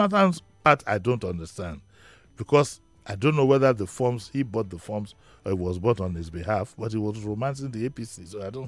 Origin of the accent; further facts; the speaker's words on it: United Kingdom; born there; I was born in the United Kingdom.